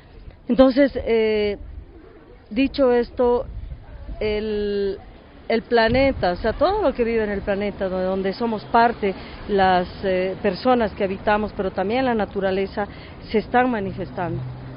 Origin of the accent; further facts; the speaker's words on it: Bolivia; yo soy aymara de Bolivia